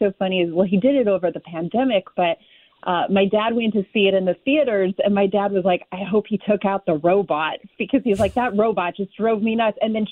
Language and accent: English; St. Louis, Missouri, United States; now in Los Angeles, United States; And everybody that knows I'm from St. Louis in L.A., they always will find something to ask me about or reference something.